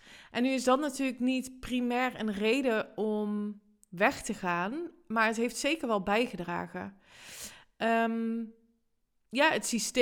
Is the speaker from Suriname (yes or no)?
no; Netherlands; Ik vind Nederland, dat is toevallig, daar ben ik geboren en daar ben ik opgegroeid